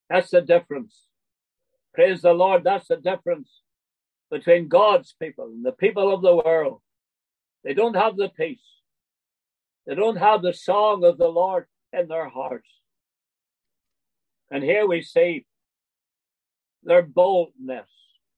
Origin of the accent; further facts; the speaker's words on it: Northern Ireland, United Kingdom; I'm from Northern Ireland. And the town that my wife and I settled down in, a town called Tanbrigee.